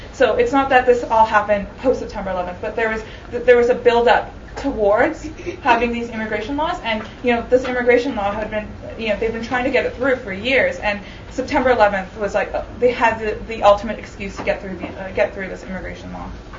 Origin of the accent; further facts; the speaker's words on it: British Columbia, Canada; and local, I'm from British Columbia, so that's my local.